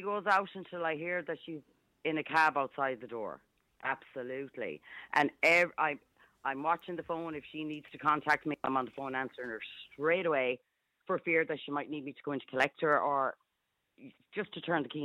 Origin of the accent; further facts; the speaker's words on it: Galway, Connacht, Ireland; No, I'm from Galway.